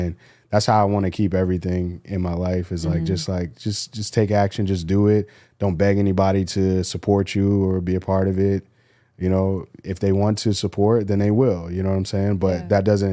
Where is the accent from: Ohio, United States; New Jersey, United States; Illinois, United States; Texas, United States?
New Jersey, United States; Rahway; And I come from Rahway, New Jersey. It was nicknamed like Prison City. The prison was in my backyard growing up.